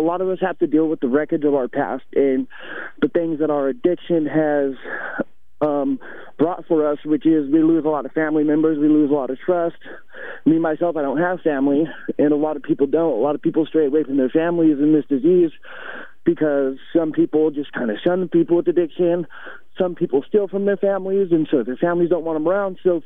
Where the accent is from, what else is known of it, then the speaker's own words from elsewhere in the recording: Reno, Nevada, United States; also born or lived in Sacramento, California; I grew up in Reno, Nevada, and Sacramento, California. I kind of bounced back between those two places.